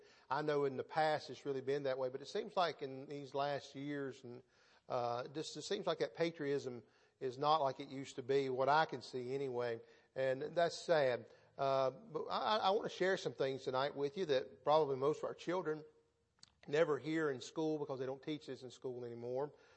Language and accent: English; United States; I am so thankful tonight that I can stand here knowing that I'm an American, knowing that I'm free